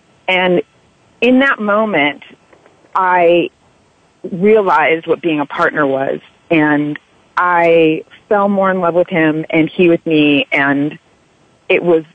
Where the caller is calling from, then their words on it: Valhalla, New York, United States; I'm calling from Valhalla.